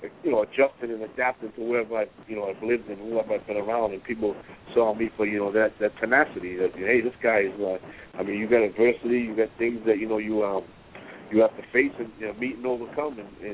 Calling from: Boston, Massachusetts, United States; I'm calling from Boston.

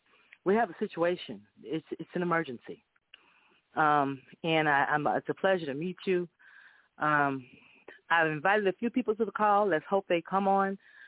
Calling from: Houston, Texas, United States; I am calling from Houston, Texas.

